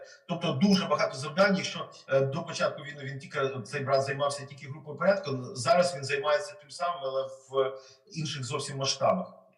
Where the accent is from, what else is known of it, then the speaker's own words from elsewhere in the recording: Kyiv, Ukraine; як людина, просто як українець, як киянин